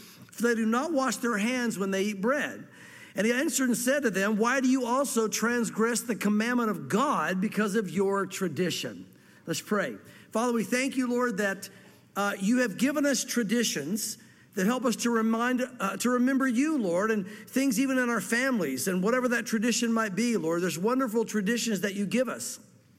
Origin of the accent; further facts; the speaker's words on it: the South, United States; I know that I grew up in the South, and probably a big portion, if not most of you, grew up in the South as well.